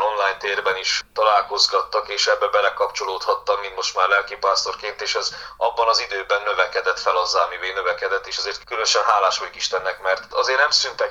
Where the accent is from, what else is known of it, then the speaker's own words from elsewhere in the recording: Palágykomoróc, Zakarpattia Oblast, Ukraine; ez egy nagyon régi magyar falucska, ahol születtem és nőttem fel.